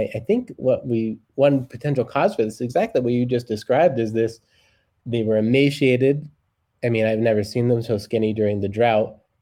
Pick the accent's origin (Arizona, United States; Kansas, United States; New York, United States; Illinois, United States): Arizona, United States; Tucson; I'm a desert rat, born and raised in Tucson